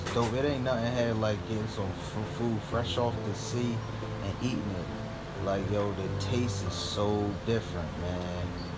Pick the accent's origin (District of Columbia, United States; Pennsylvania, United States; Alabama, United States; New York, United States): Pennsylvania, United States; Philadelphia; Because, you know, I'm from Philly, so one of our foods that we're famous for is like the Philly cheesesteak.